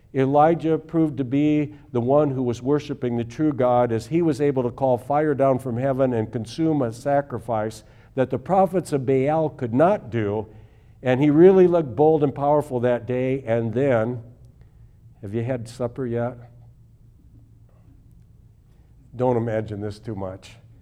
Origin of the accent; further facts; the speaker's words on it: Iowa, United States; I have to say that because I'm from Iowa, and whenever we went north in Minnesota to go fishing, everybody said, from Iowa, what are you fishing, bullheads up here?